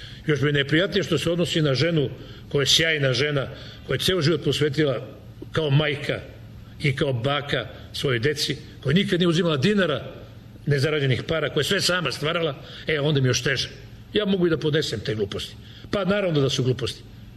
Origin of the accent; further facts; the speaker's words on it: Belgrade, Serbia; Tu sam i školu završio, i gimnaziju, išao igro košarku i tako dalje, i započeo se u CIP-u, pa sad u vladi. Tako. Dakle, ja sam Beograđanin 300%. Ali, po shvatanjima sam građanin sveta.